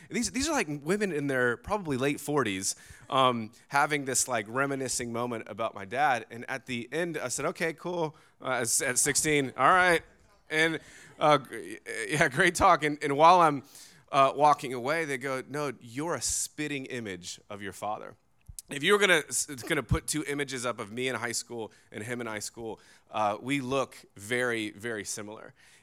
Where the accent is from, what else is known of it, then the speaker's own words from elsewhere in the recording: Virginia Beach, Virginia, United States; I grew up in the Bayside area of Virginia Beach. We kind of moved around, went to church and school in Norfolk, but probably from zero to 15 or 16, lived in Virginia Beach